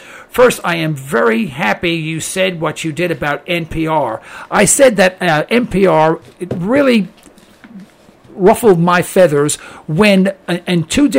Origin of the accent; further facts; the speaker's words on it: New York City, New York, United States; I grew up in Harlem, and I'll tell you a little story now.